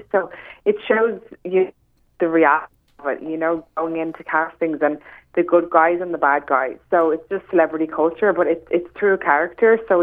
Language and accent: English; Dublin, County Dublin, Ireland; also born or lived in United States; I'm Irish Italian, a fun mix. I'm from Dublin, but I've lived all around the world, particularly in America.